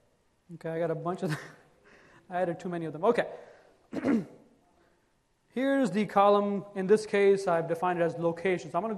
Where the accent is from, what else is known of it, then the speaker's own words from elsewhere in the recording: Chicago, Illinois, United States; I am from Chicago, by the way, so I'm going to add Chicago in here.